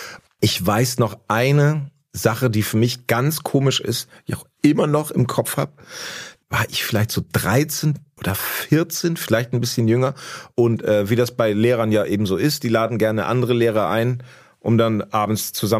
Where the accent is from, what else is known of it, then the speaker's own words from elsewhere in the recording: Lower Saxony, Germany; Dann sage ich aus Cuxhaven